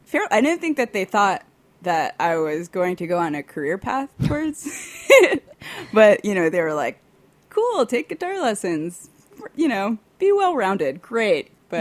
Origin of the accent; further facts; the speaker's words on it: New York, United States; I grew up in Rockland County, which is in New York. and if I consider it a suburb of New York City, but if you talk to anybody in New York City, they will tell you that it is upstate New York.